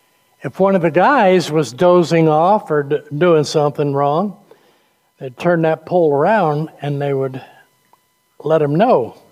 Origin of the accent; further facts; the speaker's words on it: New England, United States; You know, I grew up in New England